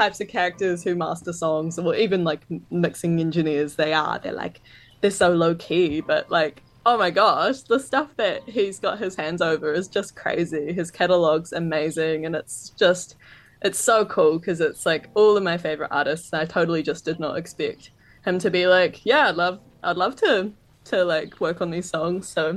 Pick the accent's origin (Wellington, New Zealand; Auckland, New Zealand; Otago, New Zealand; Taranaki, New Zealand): Otago, New Zealand; Arrowtown; Well, I grew up in Arrowtown